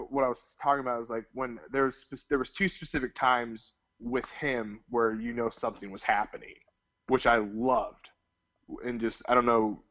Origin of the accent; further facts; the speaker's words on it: Texas, United States; especially me growing up in Texas too